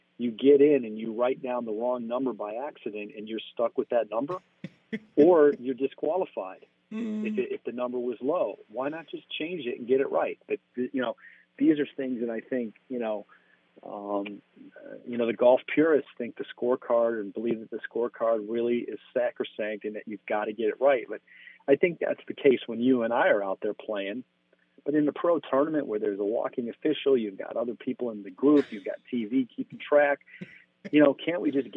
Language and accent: English; Chicago, Illinois, United States; I grew up in the Chicago area, and I caddied at a local club for years, like when I was a teenager.